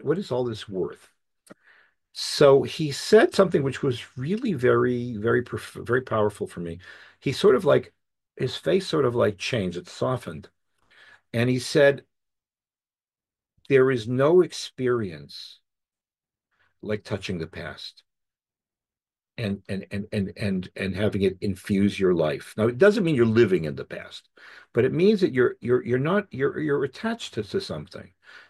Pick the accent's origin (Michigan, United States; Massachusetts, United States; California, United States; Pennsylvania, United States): Massachusetts, United States; Boston; First of all, I grew up in Boston, and you can't really grow up in Boston without having a very strong sense of history